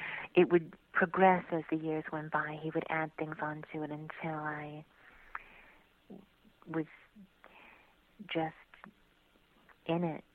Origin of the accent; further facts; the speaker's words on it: New York, United States; also born or lived in Florida; I was born in Florida, reared in New York